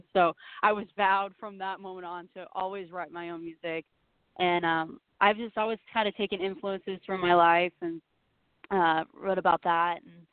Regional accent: Reno, Nevada, United States; I'm 23. I came from Reno, Nevada, which I guess country music's pretty popular out there.

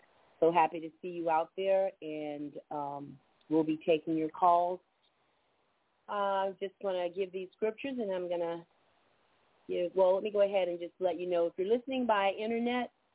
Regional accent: Georgia, United States; from Southeast Georgia.

